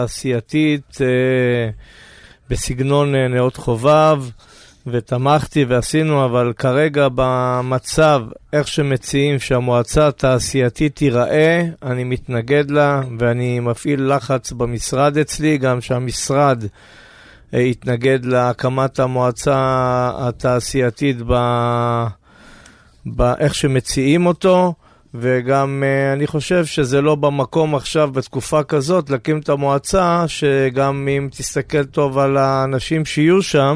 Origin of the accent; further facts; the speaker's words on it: Kiryat Bialik, Haifa District, Israel; ובגיל, כן, בגיל 5-6 הגענו לקריית ביאליק, וכן, אני היום אפשר להגיד תושב הקריות, ונולדתי בחיפה.